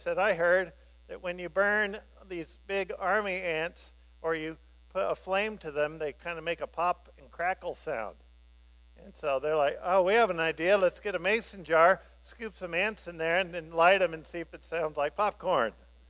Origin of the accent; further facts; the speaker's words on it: Grand Junction, Colorado, United States; But I remember growing up in Grand Junction in the 1980s.